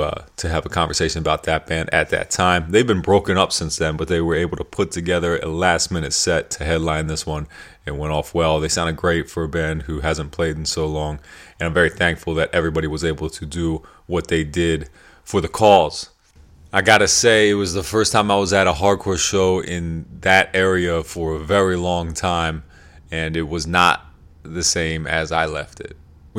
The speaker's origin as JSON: {"language": "English", "town": "York", "region": "Pennsylvania", "country": "United States", "tie": "born or raised there", "said": "I grew up in York, Pennsylvania."}